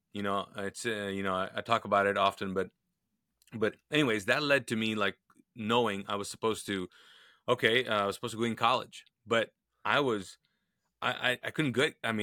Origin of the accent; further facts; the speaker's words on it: Kuwait; first language Urdu; English is a second language; I was born, raised in Kuwait, lived there. So I speak Urdu. That's my first language, but grew up speaking Arabic as well.